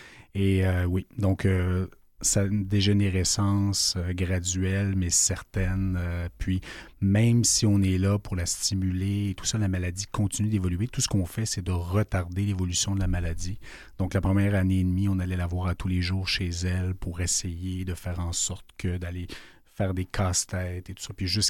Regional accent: Quebec, Canada; Je pourrais travailler également de la région de Charlevoix, ma région natale. Donc, j'ai commencé à louer un chalet depuis petit temps, de fil en aiguille. Finalement, j'ai complètement déménagé

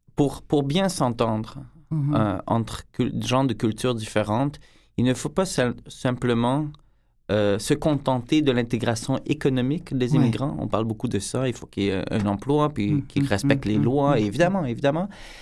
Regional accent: Quebec, Canada; also born or lived in Hungary; je suis un Québécois qui a des origines hongroises et je suis fortement marqué par mon éducation familiale et j'ai quand même fait une bonne partie de mon école primaire là-bas.

